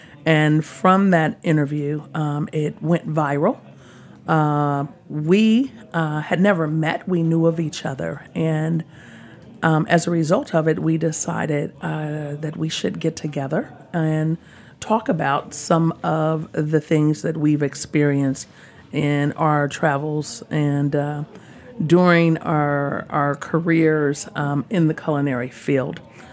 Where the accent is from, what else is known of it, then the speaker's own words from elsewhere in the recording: Midwest, United States; I'm originally from the Midwest, but the majority of my life has been spent in the South.